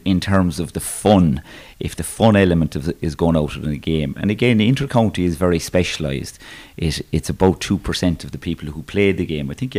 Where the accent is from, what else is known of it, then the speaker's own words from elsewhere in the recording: Munster, Ireland; now in Kilkenny, Ireland; I grew up in Kerry, and it was Asa Stacks was my football club. When I moved to Kilkenny, I live in the O'Loughlin Gaels area